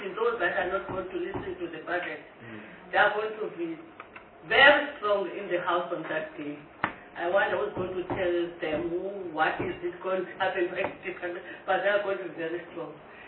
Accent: Eastern Cape, South Africa; My hometown is Kofumbaba, Eastern Cape.

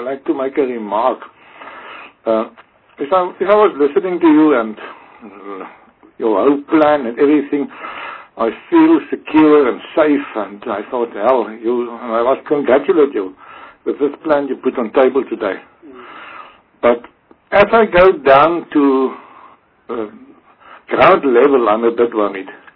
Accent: Oudtshoorn, Western Cape, South Africa; I'm worried I'm from Oudtshoorn

